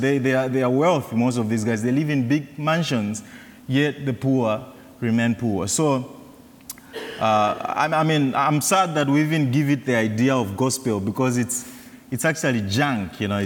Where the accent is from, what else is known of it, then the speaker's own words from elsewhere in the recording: Zambia; specifically in my home country, Zambia.